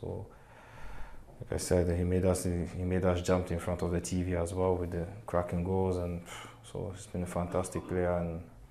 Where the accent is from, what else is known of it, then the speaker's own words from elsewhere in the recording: Marseille, Provence-Alpes-Côte d'Azur, France; So I knew Drogba when he was in Marseille, and because I come from Marseille as well, so I knew him when he was in Marseille